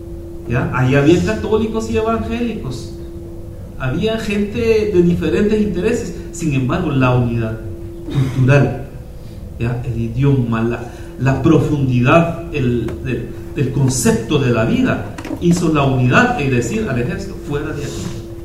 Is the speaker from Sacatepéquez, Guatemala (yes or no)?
no; Santiago Atitlán, Sololá, Guatemala; yo soy de Santiago Atitlán, Sololá, que en 1980 perdimos el poder ahí porque entró el ejército